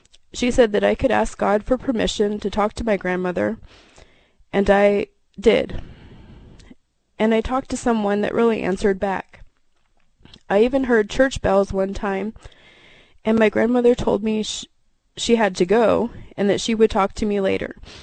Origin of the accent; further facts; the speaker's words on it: Alaska, United States; As I thought back on my childhood growing up in Alaska, I realized that was very true.